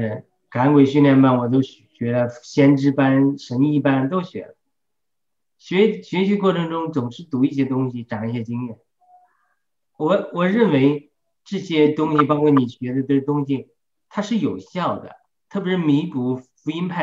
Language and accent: Chinese; China; 就像我们中国人讲的投鼠忌器